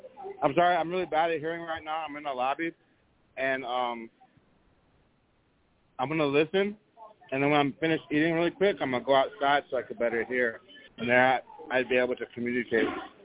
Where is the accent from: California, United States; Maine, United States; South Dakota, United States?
South Dakota, United States; now in New York City, United States; I'm calling from New York City. I'm from Chitangu Lakota out there, also known as Rosebud Sioux Tribe.